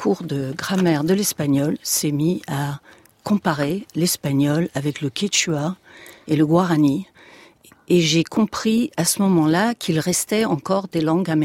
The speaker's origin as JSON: {"language": "French", "town": "Algiers", "region": "Algiers Province", "country": "Algeria", "tie": "born or raised there", "said": "J'ai grandi dans un milieu multilingue, donc le fait qu'il y avait des langues autour de moi me semblait naturel. Je viens d'Alger, on entendait de l'arabe, de l'espagnol, du français"}